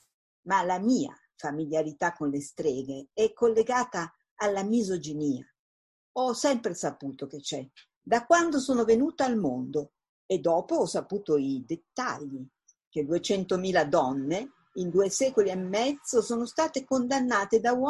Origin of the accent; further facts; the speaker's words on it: Piedmont, Italy; Sono nata nel 1950. Sono da sempre femminista. Vengo dal Piemonte, da gente tranquilla che non crede negli eccessi, moderata di passioni e di poche ma forti convinzioni.